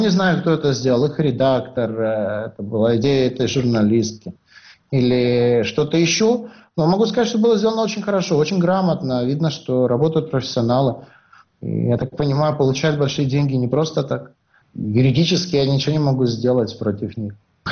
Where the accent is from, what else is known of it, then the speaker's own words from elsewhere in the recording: Russia; born there; first language Russian; русский язык — это мой родной язык, русская литература — это моя любимая литература. Хотя я говорю на других языках